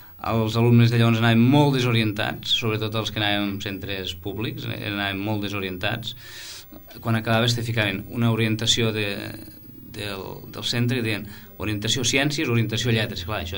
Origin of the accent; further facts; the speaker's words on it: Falset, Catalonia, Spain; also born or lived in Barcelona; Jo vivia molt aquí a Falset també, no? I, bueno, quan vaig anar a estudiar a Barcelona, doncs els caps de setmana sempre tenia ganes de vindre cap aquí.